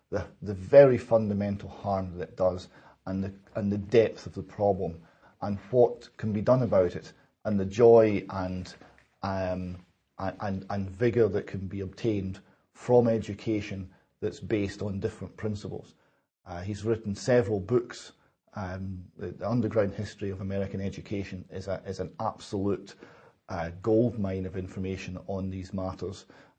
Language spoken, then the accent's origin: English; Perth, Scotland, United Kingdom; I did a report for the UK column from a march in my hometown of Perth